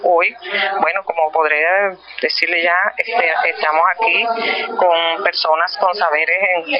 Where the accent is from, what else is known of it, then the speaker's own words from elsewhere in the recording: Venezuela; Vienen personas de varias partes de Venezuela, la cual nosotros, como es parte de nuestra identidad, como venezolanos